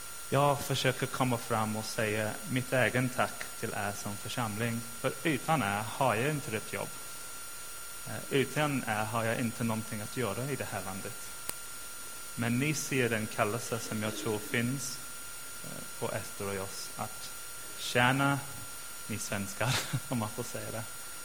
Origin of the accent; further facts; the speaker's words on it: England, United Kingdom; first language en; Swedish is a second language; Ni vet att jag kommer från England. Mitt språk är engelska. Det pratar jag i mitt hjärta och även huvudet. Så att, ja. Engelska, English is my language. Och det pratar jag.